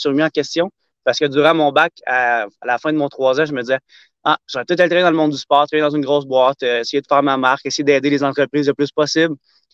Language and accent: French; Trois-Rivières, Quebec, Canada; Ben, je viens de Trois-Rivières à la base. Je suis un petit gars de Trois-Rivières